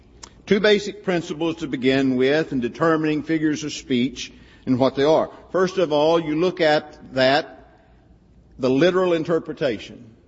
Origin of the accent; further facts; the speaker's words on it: Texas, United States; it does indeed show that I grew up in North Central Texas.